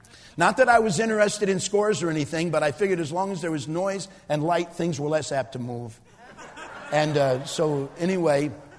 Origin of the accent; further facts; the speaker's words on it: England, United Kingdom; I can't even talk to him because, you know, I'm English and he's Tamil